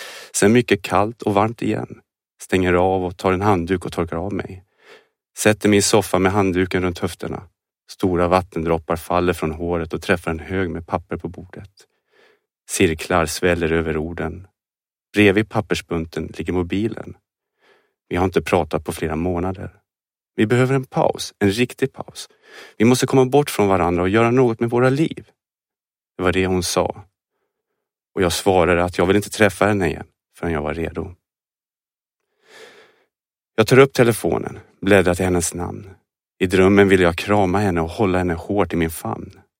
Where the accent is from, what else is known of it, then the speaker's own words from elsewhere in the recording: Malmö, Skåne, Sweden; bara en etta bland 70-talshusen i Malmös södra entré, Holma. En stadsdel jag kände till allt för väl. Det var där jag växte upp. Och för nästan 10 år sedan flyttade jag därifrån. Men jag kom tillbaka.